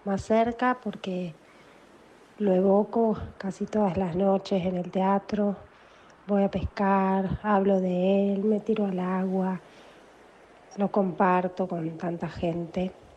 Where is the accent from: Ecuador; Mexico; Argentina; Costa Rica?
Argentina; Rosario, Santa Fe; born there; Nosotras nacimos en Rosario, frente al río Paraná, y hemos pasado todos nuestros veranos en esquina, frente al río Corriente.